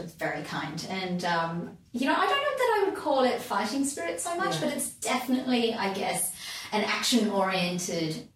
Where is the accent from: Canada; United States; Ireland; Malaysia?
Malaysia; So I grew up in Malaysia, just the way that, you know, schooling was there, it's very disciplined and reasonably rigid.